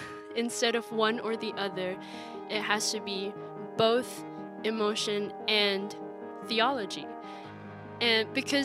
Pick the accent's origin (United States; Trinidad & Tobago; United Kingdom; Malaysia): Malaysia; So I am from Malaysia. Like you said, I was born and raised in Malaysia pretty much. Grew up there all my life, loved it, still love it. It'll always be my home.